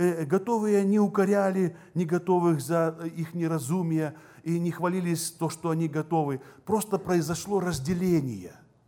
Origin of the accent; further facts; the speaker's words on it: Siberia, Russia; что я с Сибири, с России, с северной страны.